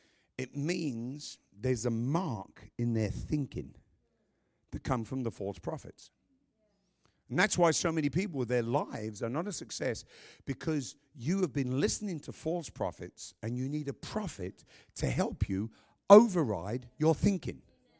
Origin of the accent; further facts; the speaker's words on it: England, United Kingdom; Her stories of coaches are great because we're English. We didn't have coaches.